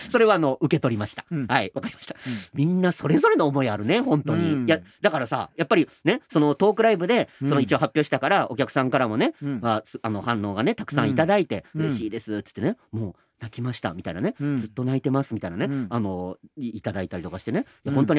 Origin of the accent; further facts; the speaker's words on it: Osaka, Japan; やっぱり地元大阪行きたいですから、